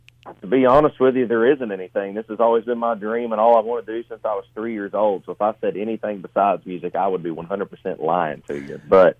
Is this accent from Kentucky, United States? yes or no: no; Arkansas, United States; growing up in Central Arkansas, you know, I was a very old generation raised kid.